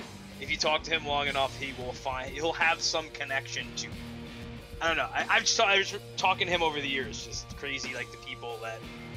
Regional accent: Long Island, New York, United States; Yeah, I'm Long Island.

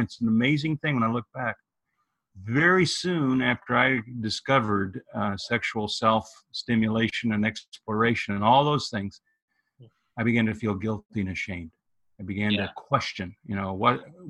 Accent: Kansas City, Missouri, United States; Nate, I grew up in Kansas City, as you know

